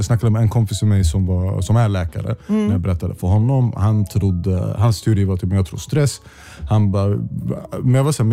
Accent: Eritrea; Jag är eritrean, vi informerar inte varandra så mycket.

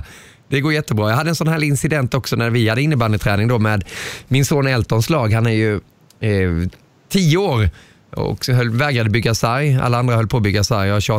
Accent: Växjö, Kronoberg County, Sweden; Vi är ju från Växjö.

